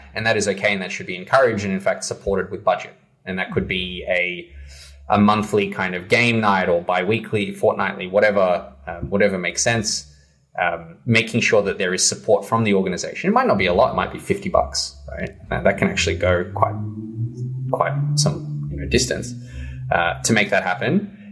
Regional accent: Australia; I'm Australian.

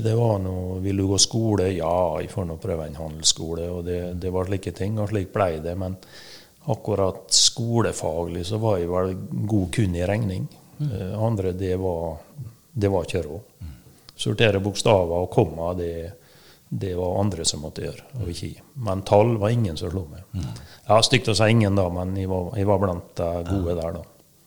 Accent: Molde, Møre og Romsdal, Norway; Jeg vokste opp I Molle.

